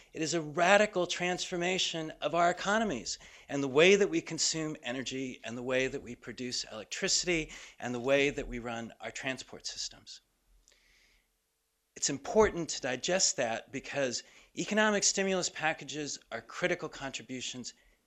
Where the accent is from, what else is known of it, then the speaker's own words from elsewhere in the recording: United States; as an American on this panel